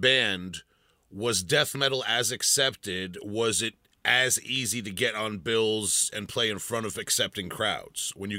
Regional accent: New York, United States; you know, I'm from New York, and people think that I must have

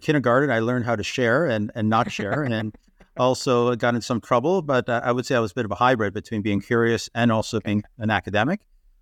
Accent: Canada; And as a child growing up in Canada in the 1970s, everything was done manually.

